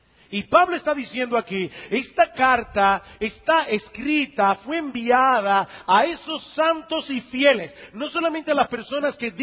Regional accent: Dominican Republic; en nuestro desempeño como dominicanos

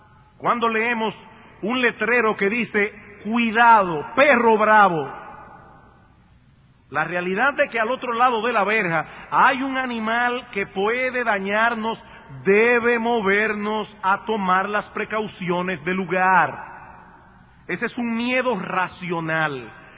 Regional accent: San Juan de la Maguana, San Juan, Dominican Republic; Yo recuerdo que cuando era niño, allá en mi pueblo, en San Juan de la Maguana

